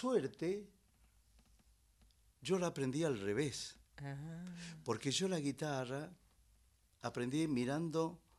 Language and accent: Spanish; Choya, Catamarca, Argentina; El Choya. Yo soy choyano porque mi pueblo se llama Choya y es de la, pertenece a la ciudad de Andalgalá, Catamarca.